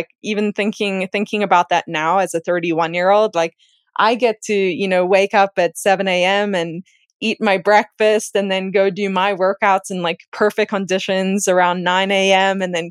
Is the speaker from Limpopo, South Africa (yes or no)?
no; Cape Town, Western Cape, South Africa; now in United States; Growing up in Cape Town, I would say the number one dream when I was like middle school, junior high age, I had the dream of earning a scholarship to come and run and study in the US.